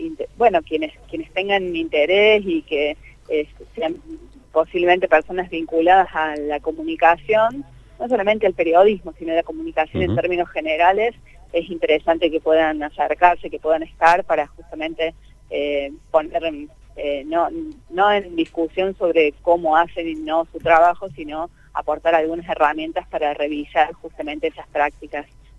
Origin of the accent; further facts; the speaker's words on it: Córdoba, Argentina; soy cordobesa, vivo en Córdoba y ahora ando por acá.